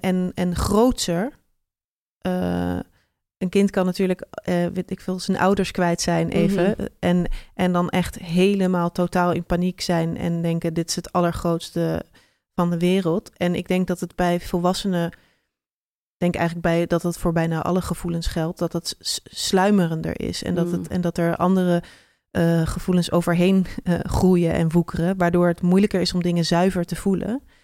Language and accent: Dutch; Amsterdam, North Holland, Netherlands; En ik ben in Amsterdam opgegroeid en heb daar veel voorstellingen gezien.